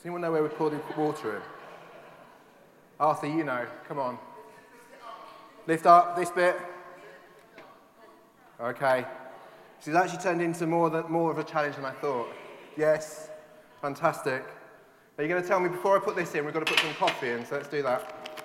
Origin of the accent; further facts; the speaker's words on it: East of England, United Kingdom; growing up in Essex, where as a boy, as a teenage boy, you'd be lucky to get